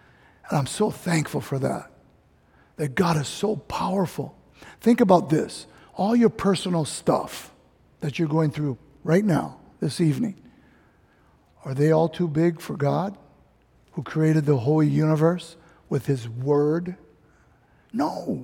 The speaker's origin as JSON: {"language": "English", "town": "Kalihi", "region": "Hawaii", "country": "United States", "tie": "born or raised there", "said": "Believe me, I never was one kid growing up in Kalihi going, oh, when do I go in Israel, cuz?"}